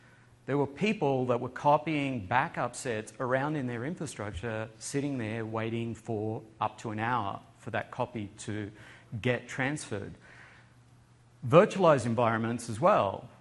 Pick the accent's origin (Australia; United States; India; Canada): Australia; accent: Australian; And in that 15 years, I've been incapable of getting rid of my Australian accent. So my background is from Australia.